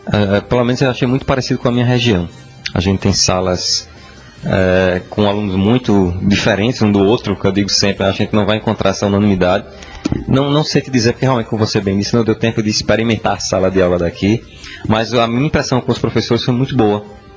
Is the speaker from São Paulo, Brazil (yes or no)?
no; Pernambuco, Brazil; na Mata Norte, que é de onde eu venho